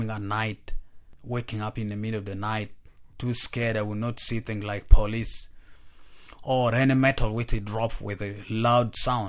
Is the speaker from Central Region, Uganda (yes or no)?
no; Northern Region, Uganda; I grew up in Uganda, the northern part where the war been over 21 years since 1986.